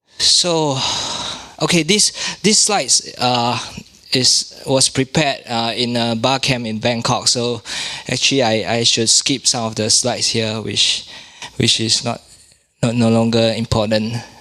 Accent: Malaysia; from Malaysia. I'm just visiting in Berlin.

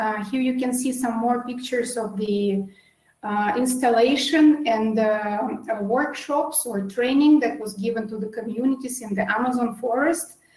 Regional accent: Russia; English is a second language; moved away as an adult; now in Brazil; I'm originally from Russia, but for the last 5 years I've been based in Brazil

